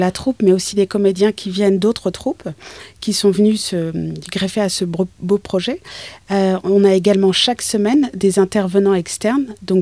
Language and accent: French; France; comme je suis française et la seule de la troupe